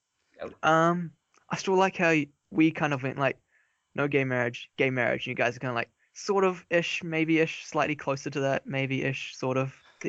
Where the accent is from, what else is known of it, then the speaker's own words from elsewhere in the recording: Christchurch, Canterbury, New Zealand; I'm from Christchurch. We're not allowed to be ethnic.